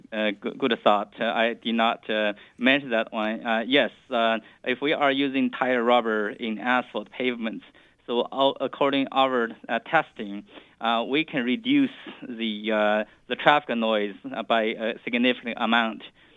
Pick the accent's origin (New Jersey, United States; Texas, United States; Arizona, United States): Texas, United States; moved away as an adult; now in Michigan, United States; And I came from South Texas in about 20 years ago to Michigan.